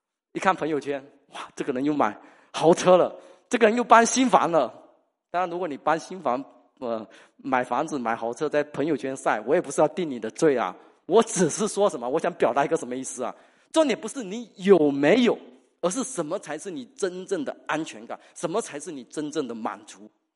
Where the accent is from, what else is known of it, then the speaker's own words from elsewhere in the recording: Fujian, China; 我们福建人爱拼才会赢